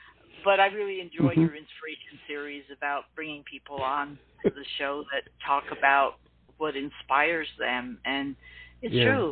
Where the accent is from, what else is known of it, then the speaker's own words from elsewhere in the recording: East Coast, United States; I grew up out on the East Coast, so I saw a lot of the Atlantic Ocean